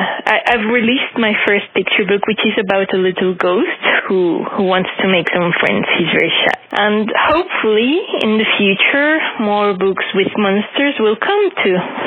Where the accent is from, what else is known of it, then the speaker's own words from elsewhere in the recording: Mexico City, Mexico; Correct. I'm from Mexico City.